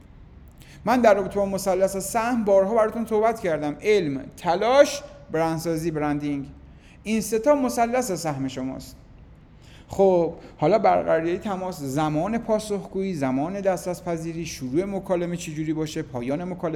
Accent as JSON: {"language": "Persian", "country": "Iran", "said": "وقتی میگم من یک ایرانی هستم، به این معنا نیست که کل سرزمین ایران برای من است"}